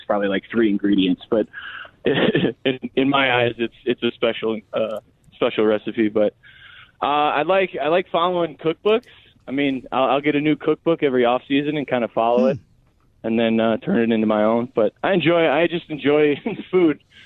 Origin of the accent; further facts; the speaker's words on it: Chicago, Illinois, United States; I'm from Chicago, so I feel obviously I'm biased towards the food in Chicago.